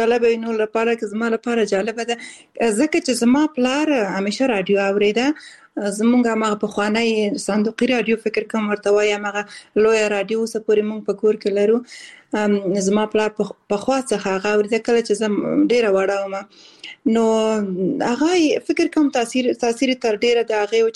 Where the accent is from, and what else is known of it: Balkh, Afghanistan; born there; also born or lived in Khost / Kabul / Kunduz